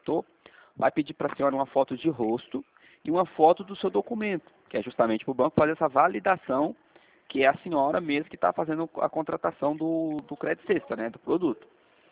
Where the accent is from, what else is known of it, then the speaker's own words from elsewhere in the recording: São José dos Campos, São Paulo, Brazil; E eu que estou falando com você, eu sou aqui de São José dos Campos.